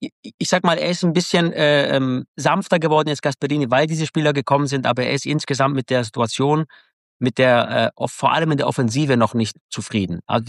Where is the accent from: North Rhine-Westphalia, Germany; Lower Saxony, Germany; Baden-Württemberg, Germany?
Baden-Württemberg, Germany; Hechingen; Und ich bin als Schwabenjunge, ich bin ja aus Hechingen, da bin ich groß geworden.